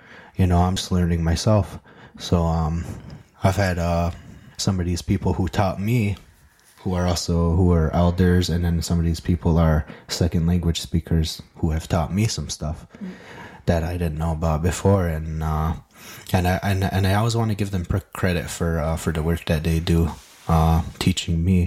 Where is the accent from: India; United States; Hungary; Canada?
Canada; Kahnawake, Quebec; first language Mohawk; English is a second language; I'm from Ganawage.